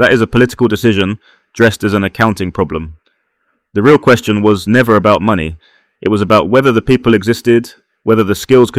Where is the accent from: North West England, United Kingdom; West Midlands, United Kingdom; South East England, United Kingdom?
South East England, United Kingdom; Botley; Growing up in Botley, I watched my sister navigate a world that wasn't built for her wheelchair.